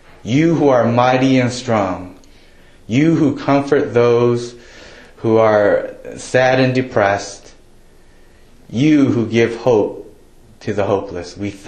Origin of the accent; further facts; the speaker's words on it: Los Angeles, California, United States; I grew up in the Los Angeles area, so I was a huge Los Angeles Laker fan.